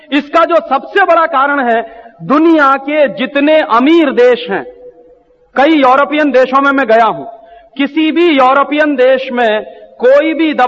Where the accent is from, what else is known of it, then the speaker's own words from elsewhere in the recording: Allahabad, Uttar Pradesh, India; मेरे शहर में एक बहुत बड़े डॉक्टर हैं इलाहाबाद में